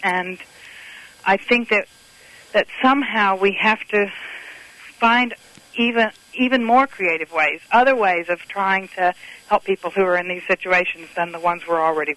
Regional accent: Mississippi, United States; hi, you know, I'm from Mississippi, and I made y'all some cookies

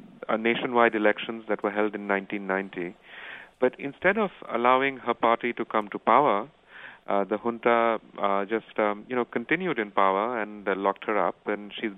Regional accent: India; No, I'm not. I'm from India, actually.

